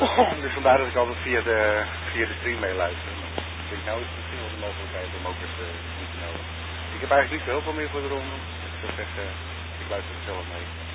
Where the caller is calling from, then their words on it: North Holland, Netherlands; Ik kom van Noord-Holland met ondergaan.